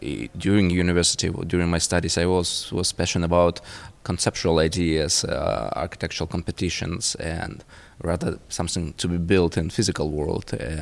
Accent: Ukraine; now in Berlin, Germany; I'm originally from Ukraine, but living for many years in Berlin.

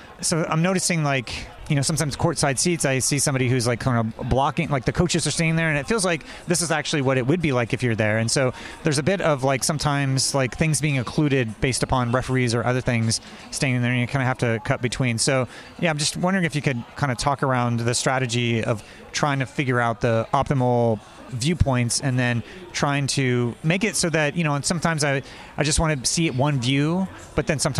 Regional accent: Indiana, United States; I'm from Indiana, so this is a bit of a special event for me

